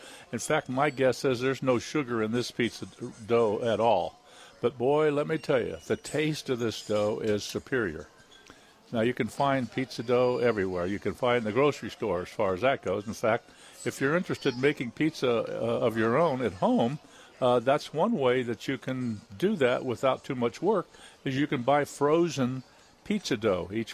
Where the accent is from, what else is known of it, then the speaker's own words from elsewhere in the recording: Ohio, United States; I don't know where I grew up in Ohio where coal was our heat source.